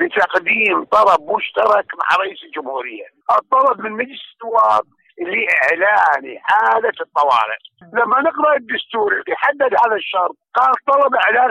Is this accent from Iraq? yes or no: yes; Iraq; واعتيادي أن كل خطوة عندنا في العراق يعلق عليها السياسيون